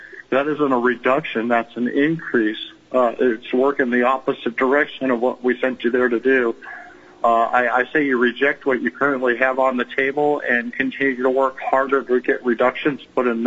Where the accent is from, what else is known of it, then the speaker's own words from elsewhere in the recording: Big Lake, Alaska, United States; I'm from Big Lake, Alaska.